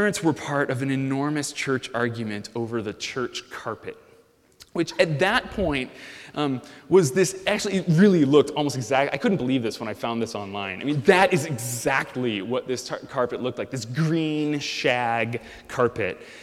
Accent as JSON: {"language": "English", "town": "Chicago", "region": "Illinois", "country": "United States", "tie": "born or raised there", "lives_now": "New Haven, United States", "said": "before I came out to New Haven, I grew up on the North Shore of Chicago."}